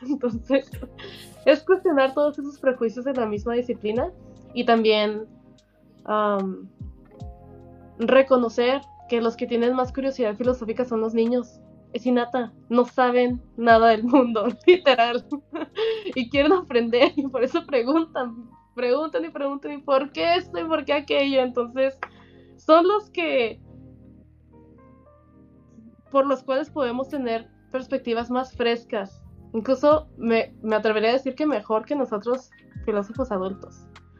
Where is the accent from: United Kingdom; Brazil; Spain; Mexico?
Mexico; now in United States; eso es un poquito de mi experiencia como filósofa mexicana, mujer en Estados Unidos